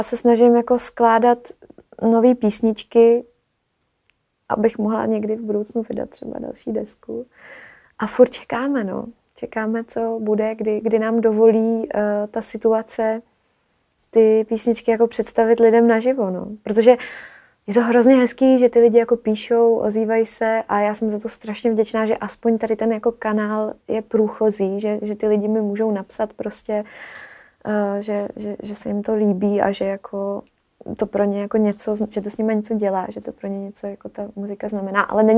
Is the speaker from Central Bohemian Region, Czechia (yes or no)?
no; Prague, Czechia; a říkám, že jsem muzikantka a z Prahy a tohle.